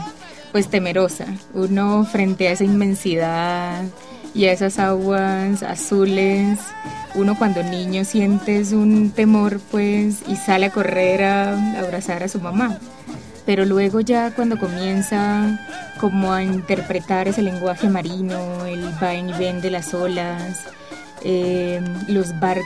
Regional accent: Caribbean coast, Colombia; Yo creo ese de la cultura del mar, que también somos los costeños, es lo que en parte pues nos identifica.

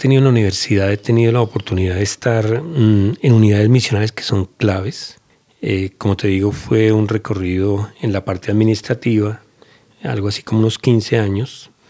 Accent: Soacha, Cundinamarca, Colombia; colombiano, nacido muy cerca de acá en el municipio de Soacha, la ciudad del sol y de la luna, que me ha forjado como un colombiano

